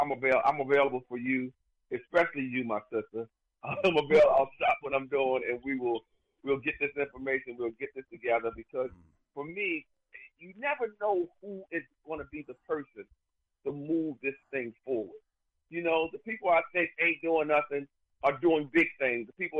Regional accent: Baltimore, Maryland, United States; I'm in Baltimore, Maryland. I grew up in Baltimore.

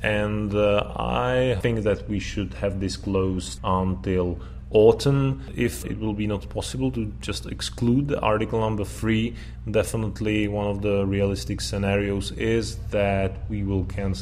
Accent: Czechia; English is a second language; Well, I also consider myself a liberal politician.

